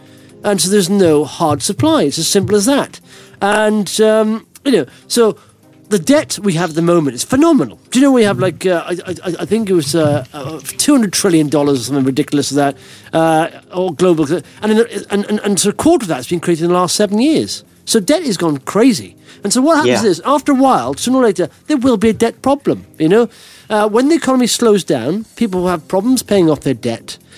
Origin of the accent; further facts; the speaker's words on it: Blackwood, Wales, United Kingdom; I went to the flower mill, which is a really dodgy pub in my hometown of Blackwood.